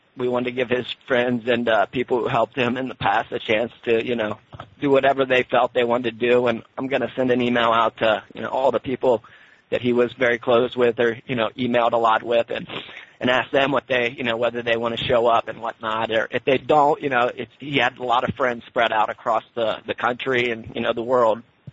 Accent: Ohio, United States; And we grew up in Ohio, you know, in a small town and things, so it wasn't the best place, you know, to be anything other than white and Christian and things like that.

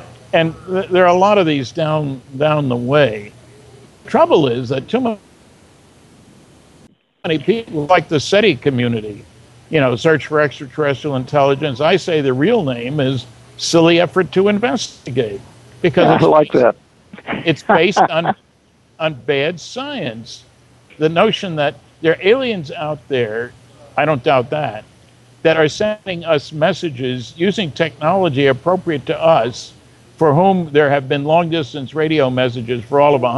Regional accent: Fredericton, New Brunswick, Canada; I'm speaking in my hometown, Fredericton, New Brunswick, on the 24th of October

